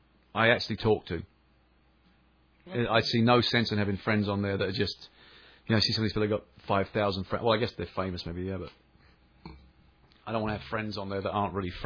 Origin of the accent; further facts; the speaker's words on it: England, United Kingdom; And I'm English.